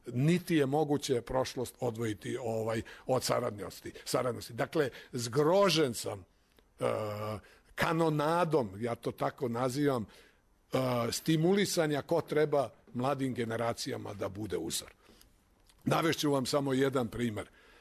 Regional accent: Belgrade, Serbia; ja sam rođeni Beograđanin, ali moj otac došao u Beograd 44. godine i tu je formirao porodicu

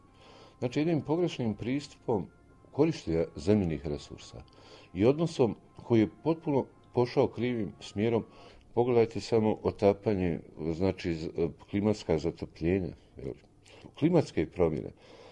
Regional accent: Bosnia & Herzegovina; Kod nas u Bosni i Hercegovini i mi moramo mnogo više učiniti nego svi ostali

